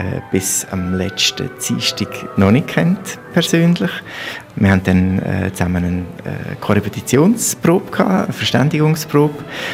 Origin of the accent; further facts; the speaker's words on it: Switzerland; Ich bin ja Schweizer, wie man gehört, und eigentlich in der ganzen Schweiz sehr regelmäßig unterwegs